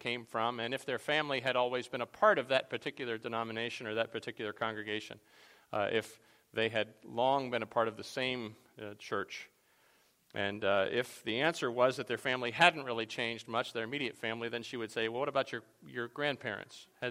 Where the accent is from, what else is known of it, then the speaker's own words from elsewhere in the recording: Scotland, United Kingdom; although I do know I'm Scottish